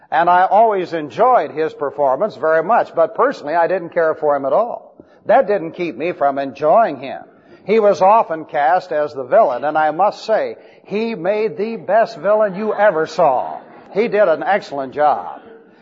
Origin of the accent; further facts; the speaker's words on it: Beverly Hills, California, United States; I grew up in Beverly Hills, California, and I went to at least 3 movies a week.